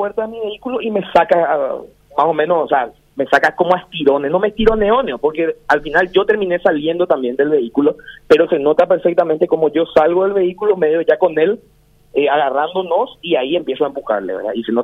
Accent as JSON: {"language": "Spanish", "country": "Paraguay", "said": "como paraguayos"}